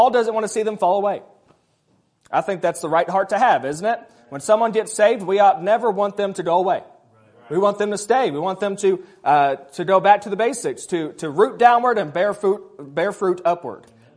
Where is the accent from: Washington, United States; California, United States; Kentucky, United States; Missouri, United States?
Kentucky, United States; I'm from Kentucky. We do things a little bit differently there. Notice my grammar. We do things a little bit differently. We do ain't and y'all.